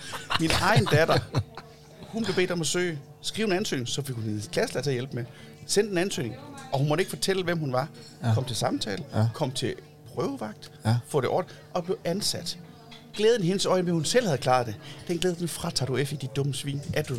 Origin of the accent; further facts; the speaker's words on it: Hirtshals, North Denmark Region, Denmark; Ja, jeg er fra Hirtshals.